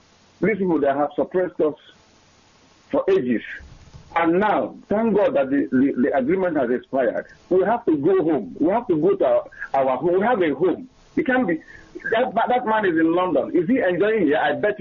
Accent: Imo, Nigeria; I'm from Imo State, of local government area in Imo State.

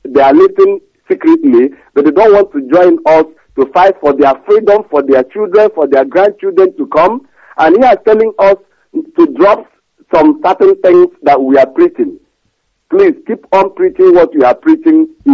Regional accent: Southeast Nigeria, Nigeria; now in Manchester, United Kingdom; I'm calling from Manchester. … From Wangele in Biafra land.

